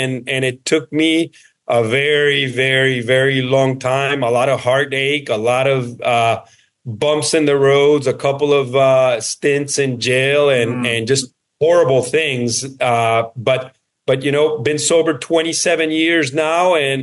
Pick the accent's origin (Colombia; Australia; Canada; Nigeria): Colombia; now in United States; I'm originally from Colombia, and my mom moved to the U.S.